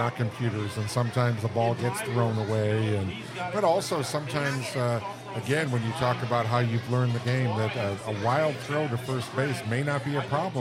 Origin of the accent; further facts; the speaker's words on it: Detroit, Michigan, United States; growing up in Detroit, we were all about the Tigers